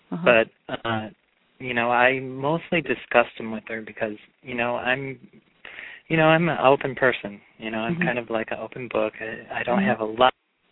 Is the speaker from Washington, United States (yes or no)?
no; Chicago, Illinois, United States; I grew up in Chicago, so.